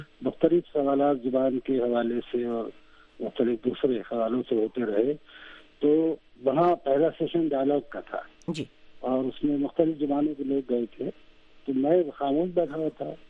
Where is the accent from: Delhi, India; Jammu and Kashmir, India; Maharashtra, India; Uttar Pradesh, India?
Uttar Pradesh, India; Bashai; وہ جو میرا وطن ہے قصبہ بشائی ضلع مراد آباد میں ہے, اب وہ ضلع کے دو حصے ہوئے تو ضلع امروہہ میں وہ ہے, اور وہ بہت مرخیز علاقہ ہے, وہاں شاعر ادیب اور نقاد خاصے پیدا ہوئے ہیں